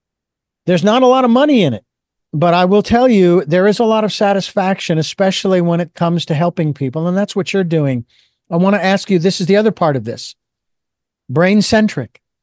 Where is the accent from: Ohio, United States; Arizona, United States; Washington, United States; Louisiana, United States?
Arizona, United States; Phoenix; I grew up in Phoenix, so not so wide open, but nonetheless, meeting all kinds of different people.